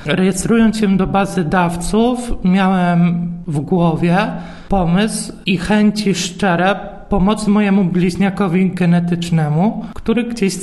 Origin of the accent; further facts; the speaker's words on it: Trębaczew, Łódź Voivodeship, Poland; pochodzę z Trębaczewa.